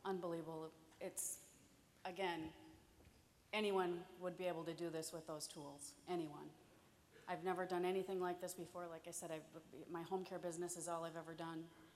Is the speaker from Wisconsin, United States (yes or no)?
yes; Oconomowoc, Wisconsin, United States; I'm from Oconomowoc, Wisconsin, and I own a home health agency.